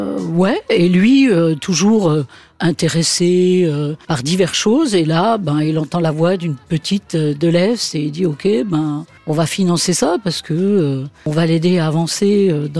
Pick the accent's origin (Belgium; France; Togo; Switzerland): France; Stiring-Wendel, Grand Est; also born or lived in Forbach; C'était à Forbach, enfin à Styrin-Vendel. Je suis né à Forbach. Ouais. J'ai grandi à Styrin-Vendel.